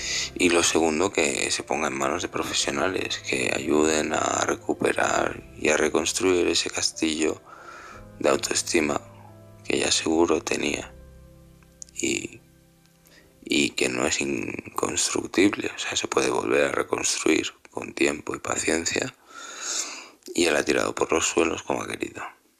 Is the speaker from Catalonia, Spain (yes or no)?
no; Alicante, Valencian Community, Spain; de Alicante. Pues esta noche se nos ha planteado un tema difícil.